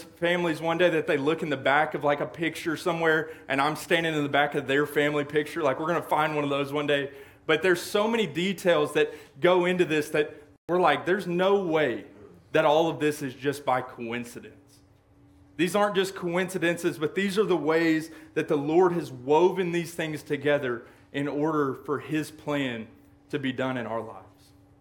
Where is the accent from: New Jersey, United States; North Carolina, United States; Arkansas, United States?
Arkansas, United States; You know, you're from Murfreesboro, Middle Tennessee area, and I'm from Central Arkansas, and then we meet in the middle of the cornfields at Williams Baptist, smallest university ever.